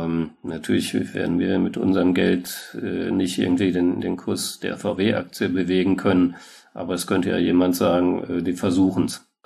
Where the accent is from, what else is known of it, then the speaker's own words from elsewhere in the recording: Dortmund, North Rhine-Westphalia, Germany; ich komme aus Dortmund, ist eine Kohlestadt